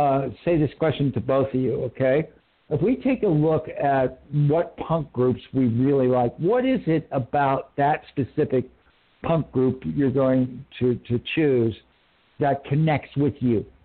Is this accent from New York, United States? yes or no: yes; New York, United States; being the New Yorker of the crowd